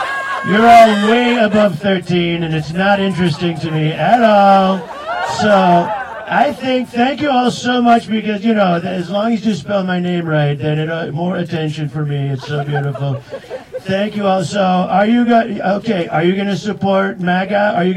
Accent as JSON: {"language": "English", "country": "United States", "moved": "yes", "lives_now": "Netherlands", "said": "I come from America first, but I moved to the Netherlands second."}